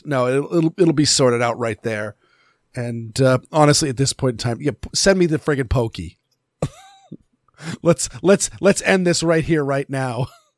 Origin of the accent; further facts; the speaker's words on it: Maine, United States; But I grew up in Maine, which is a very, very gun-friendly state.